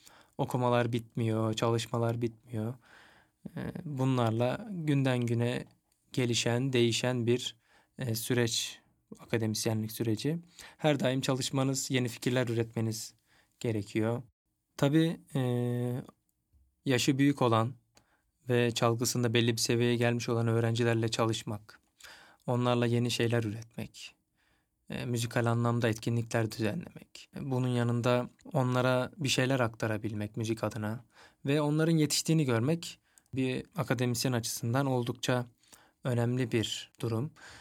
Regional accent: Çankırı, Çankırı Province, Turkey; 1992 yılında Çankırı'da doğdum. İlk orta ve lise eğitimimi Çankırı'da tamamladım.

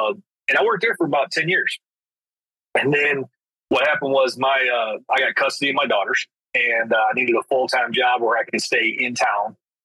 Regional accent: Detroit, Michigan, United States; No, you know, I grew up in Detroit, and, you know, when I went in that area, you know, you had a couple of choices.

